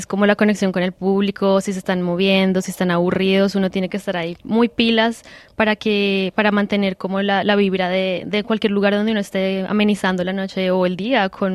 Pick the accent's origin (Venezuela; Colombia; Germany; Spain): Colombia; yo vengo de Colombia, nací en mi familia es de Boyacá y tenemos muchas raíces muiscas.